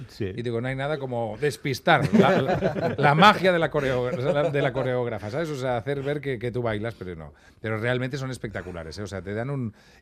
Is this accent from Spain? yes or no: yes; Catalonia, Spain; Esto yo me lo reconozco como muy catalán, ¿sabes? Que tenemos la casa arriba y ahí abajo tenemos el negocio.